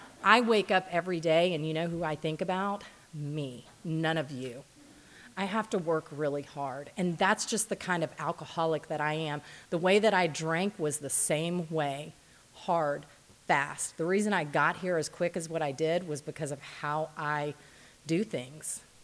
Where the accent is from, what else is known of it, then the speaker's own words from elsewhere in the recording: Texas, United States; So I grew up in Texas. I have an older brother, a younger half-sister.